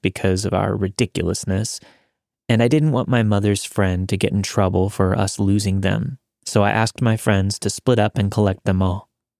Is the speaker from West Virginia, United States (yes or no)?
no; New York, United States; I grew up in Long Island, New York.